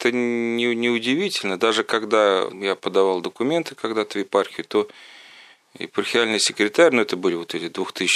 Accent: Moscow Oblast, Russia; born there; я хоть сам родился в Истинском районе

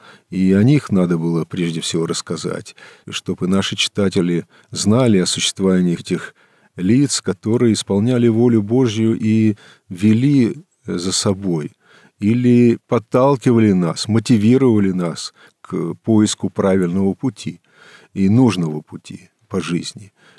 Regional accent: Russia; Я говорю: «Русский.

